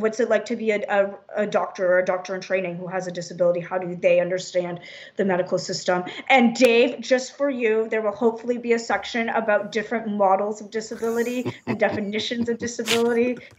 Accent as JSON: {"language": "English", "town": "Brantford", "region": "Ontario", "country": "Canada", "tie": "born or raised there", "also_born_or_lived": "Toronto", "said": "So, for example, when I lived in Toronto, because I have a CNIB card, I got free public transit. When I was growing up in Brantford with the CNIB card, it was just discounted public transit."}